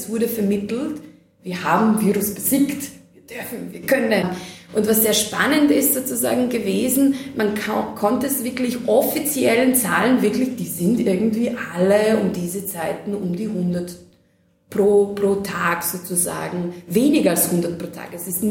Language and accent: German; Serbia; Ich war noch nie in Mailand, bin eine Serbin.